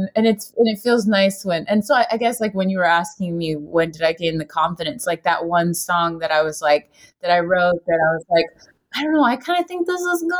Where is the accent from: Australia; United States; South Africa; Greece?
United States; Florida; I'm from Florida, by the way.